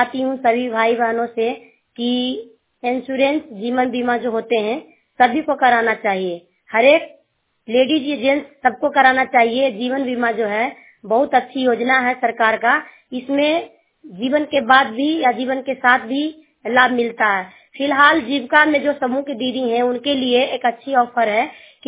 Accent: Chero, Bihar, India; मैं हरनौत ब्लॉक चेरो गांव के रहने वाली हूँ

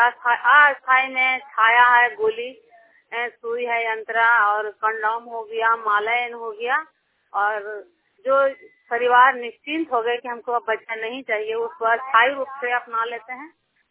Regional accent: Saidpur, Bihar, India; मैं सैदपुर गांव की रहने वाली हूँ, प्रखंड एकंगरसराय, जिला नालंदा।

